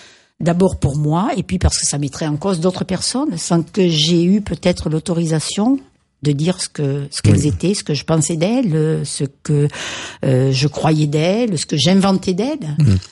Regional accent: Southern France, France; first language Occitan; Puisque je suis aussi très profondément occitane dans l'âme, ma première langue que j'ai entendu parler, en même temps que le français, même avant le français, c'est ce qu'on appelait le patois, la langue occitane.

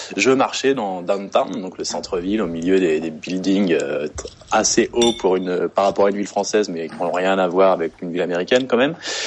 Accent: France; Je lui réponds « Je suis français ».

